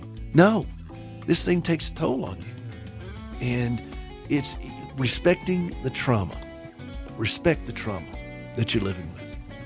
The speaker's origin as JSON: {"language": "English", "town": "Anderson", "region": "South Carolina", "country": "United States", "tie": "born or raised there", "said": "I was born and raised in Anderson."}